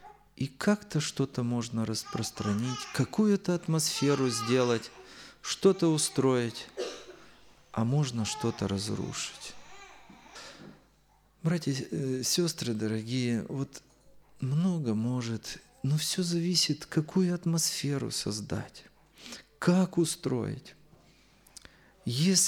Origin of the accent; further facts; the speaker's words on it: Chisinau, Chișinău, Moldova; Я с Молдавии, с Кишинева. У меня 7 деток. 1 сынишка и 6 дочерей.